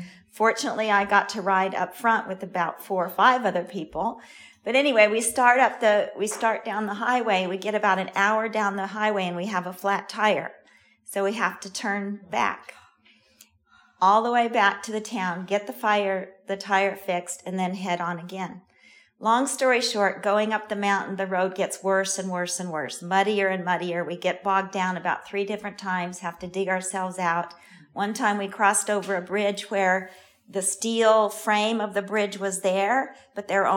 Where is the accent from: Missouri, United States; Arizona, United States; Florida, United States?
Arizona, United States; And I grew up in Arizona, and we had citrus trees.